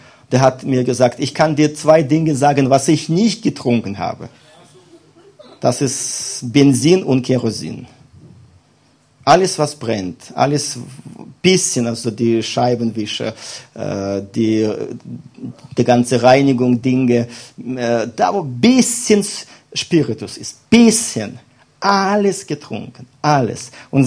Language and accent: German; Belarus; German is a second language; Und bei uns in Weißrussland, das ist ein sehr großes Problem